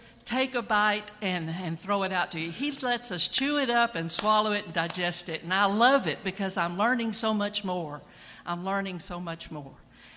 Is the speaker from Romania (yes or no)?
no; Houston, Texas, United States; because I'm from Houston, you know, up the road.